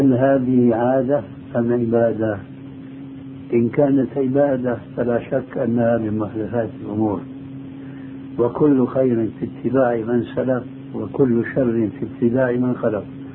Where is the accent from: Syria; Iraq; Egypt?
Syria; وهذا كان عندنا في سوريا شيء كبير منه